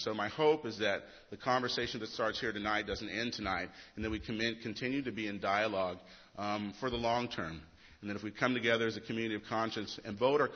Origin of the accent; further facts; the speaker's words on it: California, United States; let me just say that growing up in San Mateo County, I've been on the receiving end of a law enforcement officer's gun